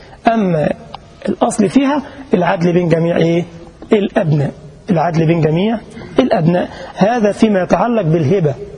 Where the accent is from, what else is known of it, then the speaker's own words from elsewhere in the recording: Egypt; ما عندنا في مصر بيقولوا عليها بوسة برضو،